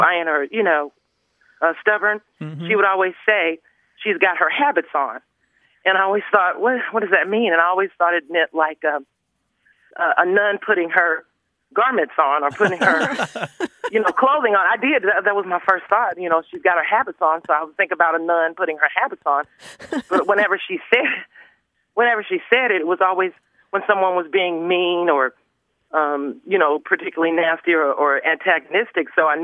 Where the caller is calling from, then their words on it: Huntsville, Alabama, United States; I'm calling from Huntsville, Alabama.